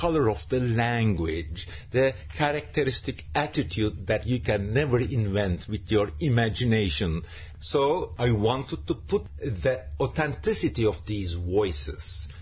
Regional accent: Istanbul, Turkey; When I was born in Istanbul in 1952, it was a city of a million.

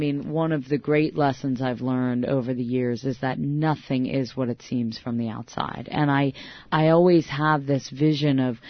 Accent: Westport, Connecticut, United States; I grew up in Westport, Connecticut, and we are pretty much the only family where everyone is incredibly happy

